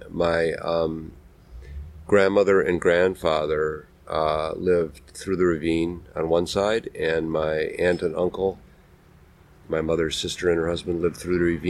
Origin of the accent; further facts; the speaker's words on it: Appleton, Wisconsin, United States; I felt that I had to conceal my Judaism when I was growing up in Appleton.